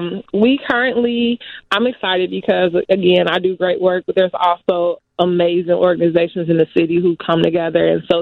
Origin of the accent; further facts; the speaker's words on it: Chicago, Illinois, United States; So really speaking like in my neighborhood, I grew up in the Art Gresham neighborhood.